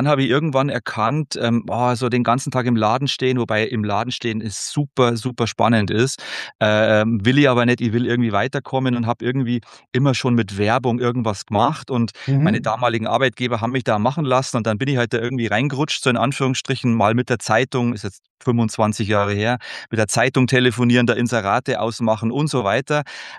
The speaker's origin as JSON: {"language": "German", "region": "Bavaria", "country": "Germany", "accent": "Lower Bavarian", "said": "Ich bin ja vom Dialekt, man hört es ja, ich bin ja Bayer und sogar Niederbayer."}